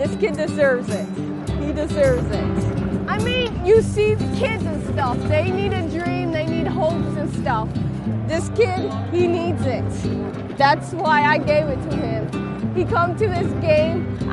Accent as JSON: {"language": "English", "town": "Stamford", "region": "New York", "country": "United States", "said": "I'm from Stamford, New York."}